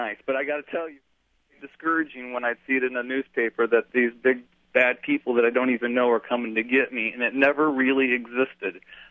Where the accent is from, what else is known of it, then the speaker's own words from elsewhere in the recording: South Bend, Indiana, United States; We're from South Bend, Indiana, and now I know my neighbors within 2 miles away.